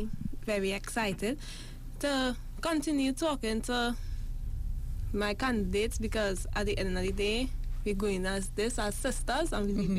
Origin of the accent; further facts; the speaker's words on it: Port of Spain, Trinidad & Tobago; Port of Spain, of course, that is my hometown. I grew up born in Port of Spain.